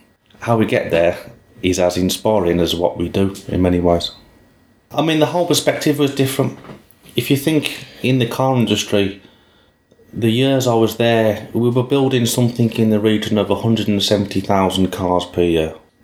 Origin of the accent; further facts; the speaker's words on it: Birmingham, West Midlands, United Kingdom; moved away as an adult; now in Netherlands; from 16 years old till I was about 23 years old, I'd never worked outside of my hometown of Birmingham.